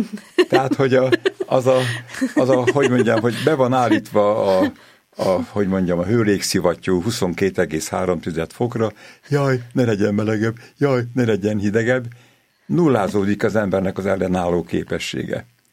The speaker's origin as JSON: {"language": "Hungarian", "town": "Tápiósüly", "region": "Pest", "country": "Hungary", "tie": "born or raised there", "said": "utána egy gyönyörű kis faluban nevelkedtem Tápió súlyben, ott volt közel az erdő"}